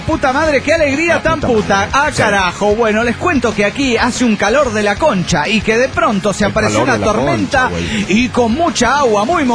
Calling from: Mexico City, Mexico; del DF mexicano.

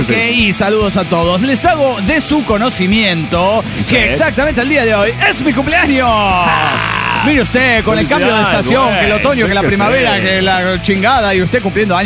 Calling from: Basque Country, Spain; de la Euskadi.

